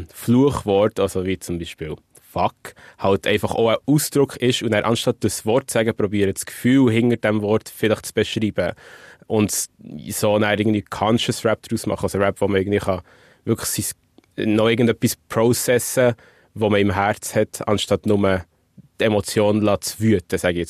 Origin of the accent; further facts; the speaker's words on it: Switzerland; als Schweizer Rapper wird man ein bisschen belächelt